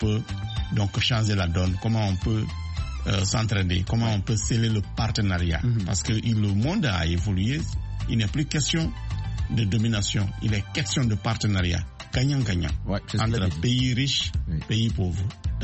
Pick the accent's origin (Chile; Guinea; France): Guinea; Nzérékoré, Nzérékoré Region; en Zérékoré, ma ville natale, dans le sud-est de la Guinée